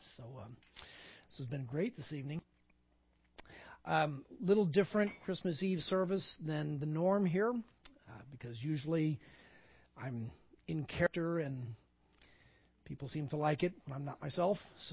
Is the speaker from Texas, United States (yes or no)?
yes; Dallas, Texas, United States; In the home where I grew up in Dallas, my father's house, there was a wall that was dedicated to family history.